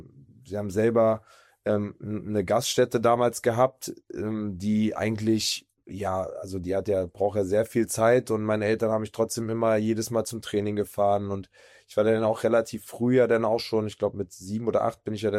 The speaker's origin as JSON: {"language": "German", "town": "Potsdam", "region": "Brandenburg", "country": "Germany", "said": "Also ich habe bei uns in Potsdam, bei Turbine Potsdam angefangen zu spielen."}